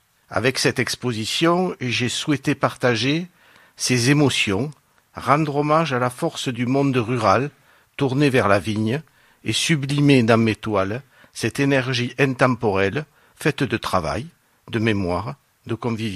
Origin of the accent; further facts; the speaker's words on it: Occitanie, France; Je suis originaire de l'Aude, avec une formation d'art classique.